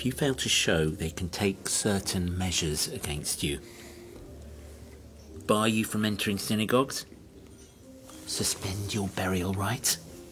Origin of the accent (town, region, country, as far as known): London, United Kingdom